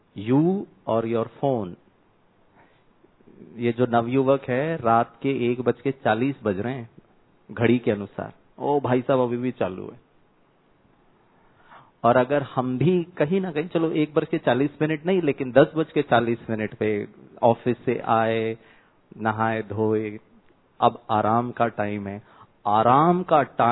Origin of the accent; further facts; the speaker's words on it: South India, India; Sorry, ये मैं south Indian हूं इसीलिए साउथ इंडियन पिक्चर लगाया है।